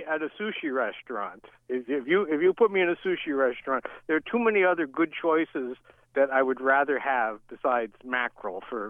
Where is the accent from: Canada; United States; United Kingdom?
United States; New York City, New York; Oh well, I did grow up in New York City. I grew up in Brooklyn, and my mother was Sicilian, so we always ate pizza when we'd go out.